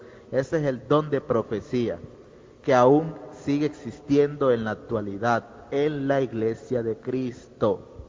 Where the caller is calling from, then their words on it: Colombia; nuevamente de Colombia.